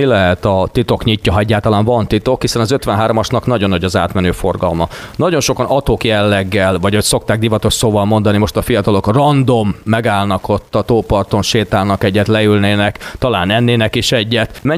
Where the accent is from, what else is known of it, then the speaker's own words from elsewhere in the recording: Hungary; talán magyar emberek vagyunk